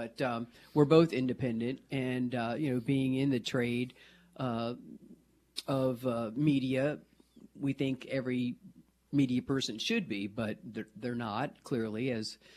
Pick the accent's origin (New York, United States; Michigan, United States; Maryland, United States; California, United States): Maryland, United States; Baltimore; now in Nashua, United States; But I'm from Baltimore.